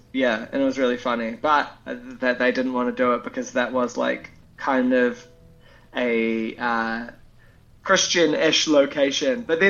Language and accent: English; New Zealand; now in Melbourne, Australia; I'm living in Melbourne. I'm quite far from the New Zealand music community